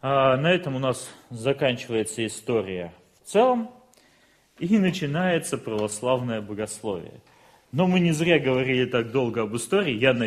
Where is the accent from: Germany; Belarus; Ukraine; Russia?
Russia; Barnaul, Altai Krai; В Барнауле есть брат, я сам из Барнаула